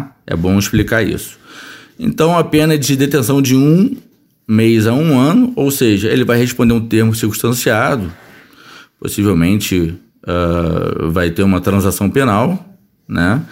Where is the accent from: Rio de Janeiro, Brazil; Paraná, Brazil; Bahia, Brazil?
Rio de Janeiro, Brazil; Niterói; moved away; eu não sou daqui do Rio Grande do Sul, eu sou natural de Niterói